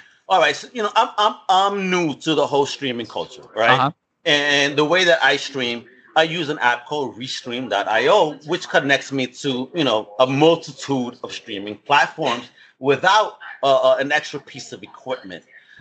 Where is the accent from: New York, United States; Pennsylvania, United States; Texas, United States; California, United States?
New York, United States; accent: New York; Listen, I love New York. I'm a New Yorker to the core. You can even hear that shit in my voice because I hear people tell me you got a New York accent.